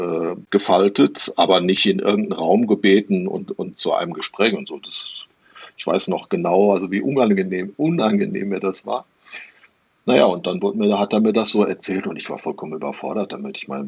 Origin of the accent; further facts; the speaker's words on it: North Rhine-Westphalia, Germany; Das war 1970 und ich bin damals in Nordrhein-Westfalen zur Schule gegangen, aufs Gymnasium